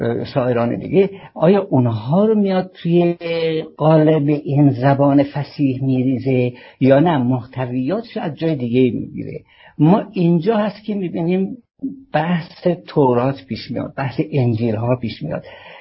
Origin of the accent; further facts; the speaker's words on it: Mashhad, Razavi Khorasan, Iran; accent: Mashhadi; من خراسانی هستم، مشهدی هستم، اگر بخوام مثلا به لفظ مشهدی صحبت بکنم ممکنه شما بعضی حرفای منو متوجه نشیم